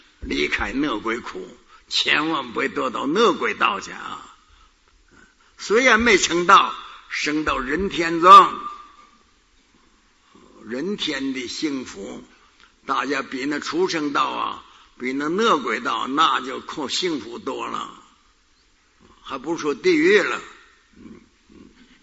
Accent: Shanxi, China; 那要是像我们山西人爱吃醋

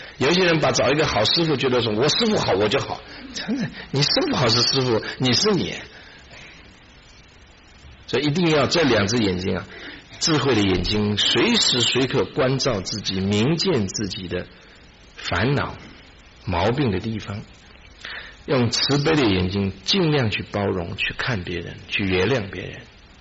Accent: China; 我们中国人啊，学佛就是以什么为标准呢、啊？

